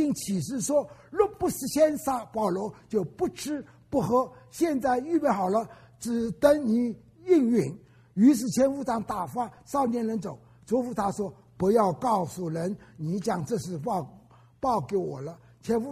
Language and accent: Chinese; China; 全世界都知道，不要我们中国人来讲，全世界的人，正义的人都讲这60的惨案。